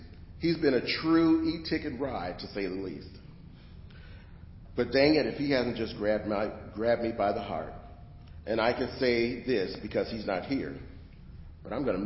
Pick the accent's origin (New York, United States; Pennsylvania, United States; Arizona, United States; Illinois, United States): Arizona, United States; Phoenix; born there; I was born in Phoenix, Arizona. I was the middle child of three kids, my brother 4 years older than me, my sister 1 year younger.